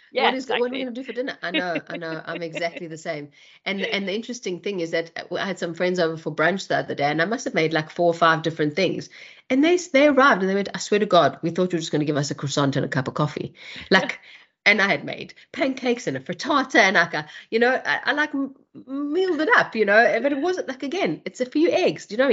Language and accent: English; South Africa; when I came from South Africa